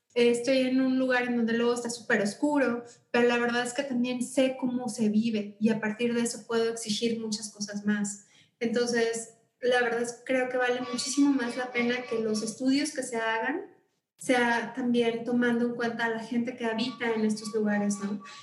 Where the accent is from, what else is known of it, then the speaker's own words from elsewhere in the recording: Monterrey, Nuevo León, Mexico; yo soy del sur, Rolando. O sea, toda mi vida, Nacho, yo viví en la zona de Mederos. Sur, no nice, porque siempre les digo, no soy de La Rioja, no soy de Valle Alto, no soy ni siquiera satélite. Mederos, y a mucha honra